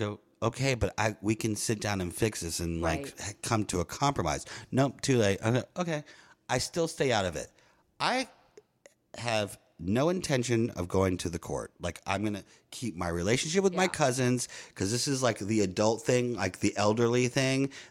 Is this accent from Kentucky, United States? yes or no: no; New Orleans, Louisiana, United States; I'm from New Orleans in the New Orleans area.